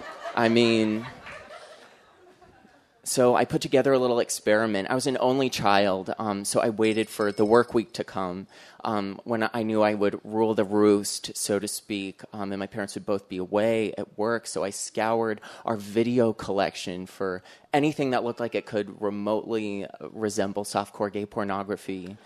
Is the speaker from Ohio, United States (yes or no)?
no; Denver, Colorado, United States; So I grew up in Denver in a very gay neighborhood.